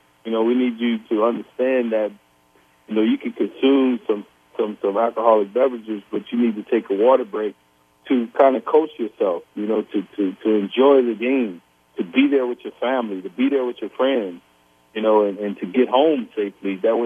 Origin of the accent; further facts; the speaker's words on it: New Orleans, Louisiana, United States; I was going to play at the biggest game of my career in my hometown, New Orleans.